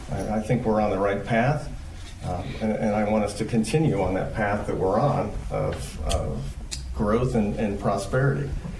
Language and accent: English; Knoxville, Iowa, United States; I was born and raised in Knoxville. I graduated from Knoxville High School.